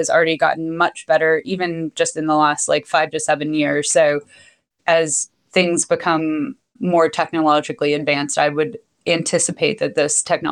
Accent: Wilmington, United States; I grew up in Wilmington, so I always wanted to be able to come back here and take care of my community if the stars aligned.

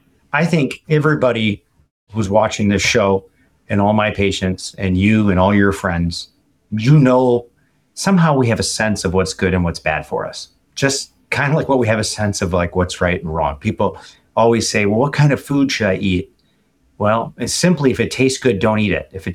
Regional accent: Kenosha, Wisconsin, United States; I'm actually born and raised in Wisconsin. I'm from a small town to Kenosha, Wisconsin.

